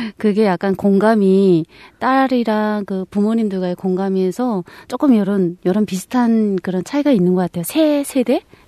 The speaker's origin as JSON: {"language": "Korean", "country": "North Korea", "lives_now": "South Korea"}